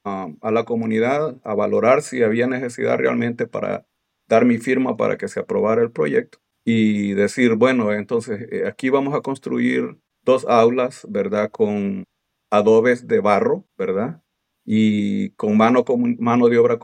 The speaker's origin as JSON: {"language": "Spanish", "country": "El Salvador", "tie": "born or raised there", "lives_now": "Texas, United States", "said": "En mi pueblo habían dos opciones, o ser maestro o ser soldado."}